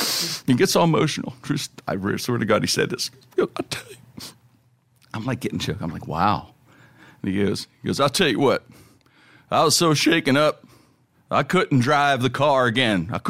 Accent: Pennsylvania, United States; I grew up in the Strip District, in this little apartments and little townhouses they had above wholesale places.

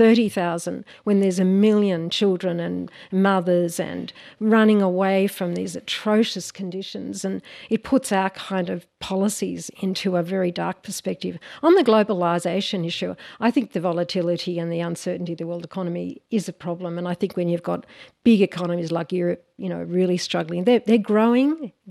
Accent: Australia; as an Australian.

